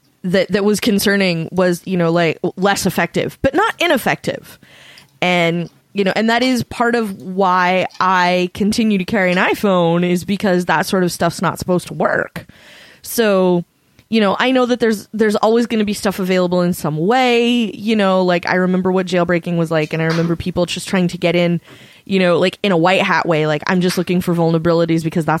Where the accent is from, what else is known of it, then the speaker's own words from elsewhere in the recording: United States; And so now I, as an American, am helping a foreign government spy on fellow Americans.